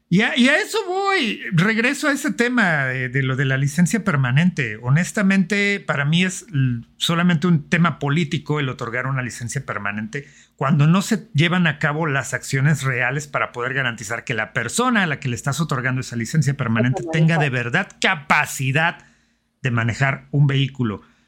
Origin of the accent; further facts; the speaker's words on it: Mexico; somos muy irresponsables, como mexicanos, como latinos